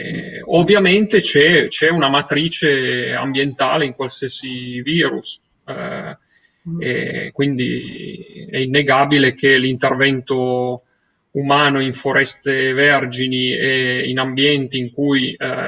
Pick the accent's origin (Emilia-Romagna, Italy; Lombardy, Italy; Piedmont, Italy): Piedmont, Italy; Turin; A Torino abbiamo visto, io sono di Torino